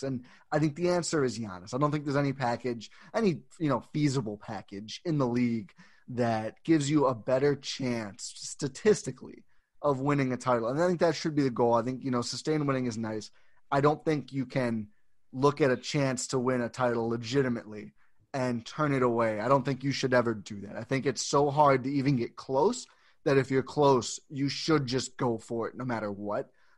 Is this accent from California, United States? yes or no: no; Milwaukee, Wisconsin, United States; obviously growing up in Milwaukee and rooting for one team, blah, blah, blah, blah, blah.